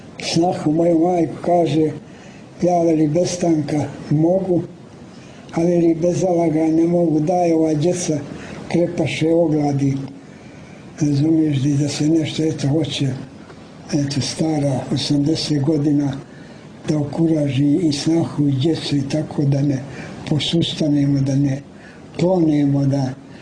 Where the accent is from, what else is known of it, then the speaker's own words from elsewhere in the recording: Montenegro; mi smo Crnogorci, e, jes. Crnogorci.